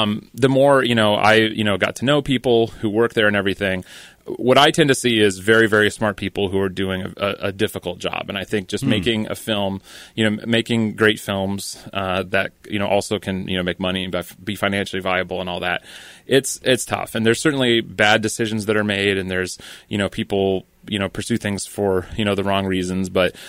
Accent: Iowa, United States; moved away as an adult; now in Los Angeles, United States; I'm originally from Iowa, but move out to Los Angeles, went to film school out there

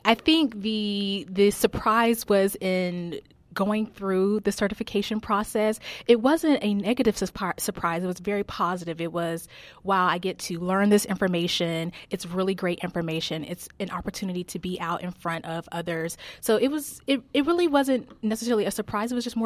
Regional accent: the South, United States; I'm from the South, and being a debutante, participating in etiquette and pageants is part of the culture.

